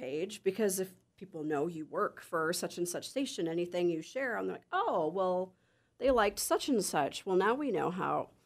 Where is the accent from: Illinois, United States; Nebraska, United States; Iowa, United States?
Illinois, United States; I'm from Illinois originally, so I went to the U of I and...